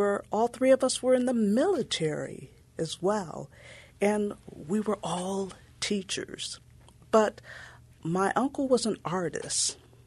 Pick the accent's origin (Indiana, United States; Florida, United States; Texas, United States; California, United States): Indiana, United States; East Chicago; So I'm actually from East Chicago, Indiana.